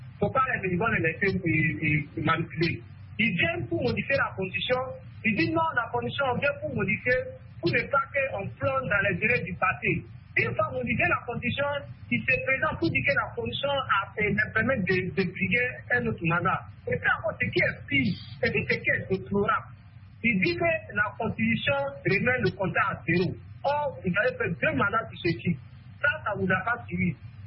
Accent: Burkina Faso; Même chez nous, au Burkina

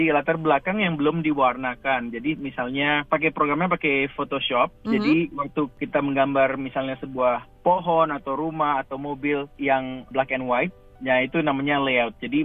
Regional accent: Bali, Indonesia; moved away as an adult; now in Ottawa, Canada; jadi saya asalnya dari Bali, lahir besar di Bali, pindah saat saya hampir umur 19 di Ottawa, jadi sudah dari 2003.

